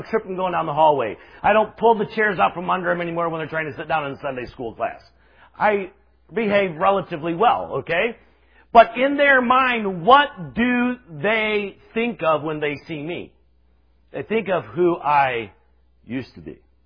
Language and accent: English; Star, South Carolina, United States; I grew up in Star, South Carolina, and most of you have absolutely no idea where that is. It's about an hour south of Greenville. I grew up in a small church.